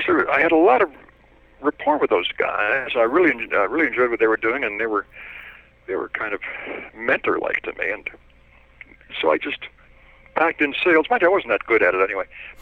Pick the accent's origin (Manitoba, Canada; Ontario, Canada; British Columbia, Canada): Ontario, Canada; Toronto; I mean, I was 8 or 9 years old when I rode the Toronto subway unescorted.